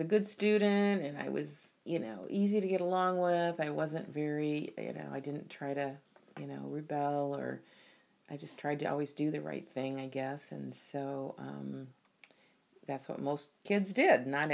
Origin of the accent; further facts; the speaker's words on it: Bethalto, Illinois, United States; Well, I grew up in Illinois in a tiny town of Bethalto, which is sort of in the St. Louis area. And it was a small town, kind of idyllic life with an intact family